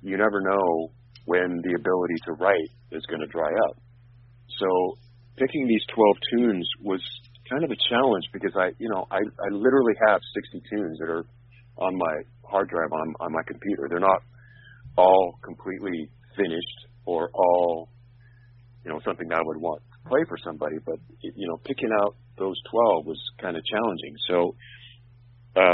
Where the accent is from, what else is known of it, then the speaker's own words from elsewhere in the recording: Olympia, Washington, United States; And I grew up in Olympia, Washington, so there wasn't a huge scene there.